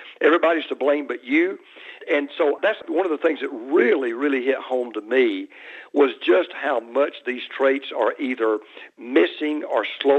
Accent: Deep South, United States; but I was raised in the Deep South, Scott, and by traditional Southern parents.

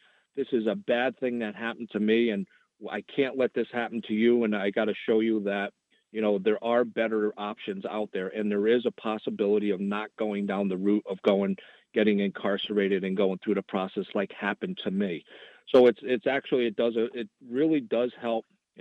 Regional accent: Las Vegas, Nevada, United States; I'm from Las Vegas.

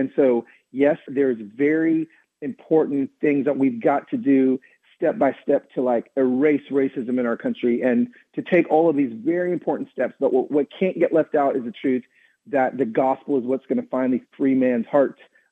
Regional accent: the South, United States; growing up in the South, I just saw all of the not only blatant racism

